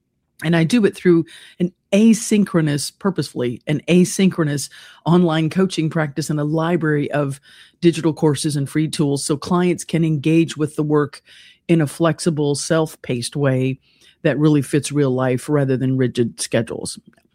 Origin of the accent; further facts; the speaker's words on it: Kentucky, United States; also born or lived in Florida; I had packed up and sold my Florida home and moved back to my hometown in Kentucky in 2017 to be in place for my aging mom.